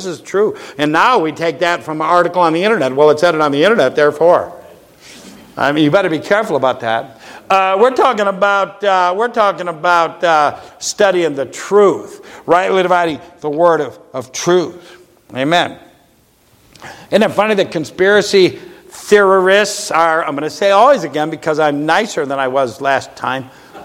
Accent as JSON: {"language": "English", "region": "Ohio", "country": "United States", "tie": "born or raised there", "also_born_or_lived": "Tennessee", "said": "I'm a Tennessean by birth, and I was raised in Ohio, so I got dual citizenship."}